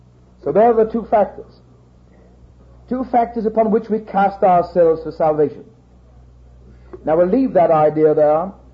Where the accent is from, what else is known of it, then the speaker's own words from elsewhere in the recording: North West England, United Kingdom; accent: Cumberland; years of age, I spoke the dialect of Cumberland. I didn't mutilate the Queen's English. I buried it. I couldn't speak English.